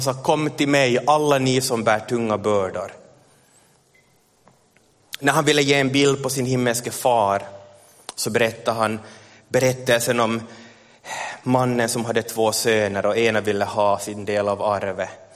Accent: Ekenäs, Uusimaa, Finland; flyttade den här mannen med sin familj till Ekenäs. Där jag är uppvuxen.

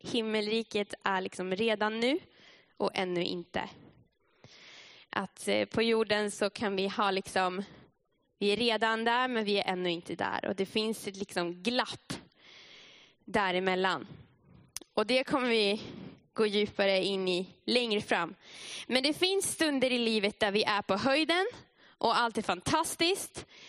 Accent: Umeå, Västerbotten County, Sweden; moved away as an adult; now in Vaasa, Finland; För jag kommer från Umeå och jag har flyttat till Finland och Vasa här för ett halvår sedan typ.

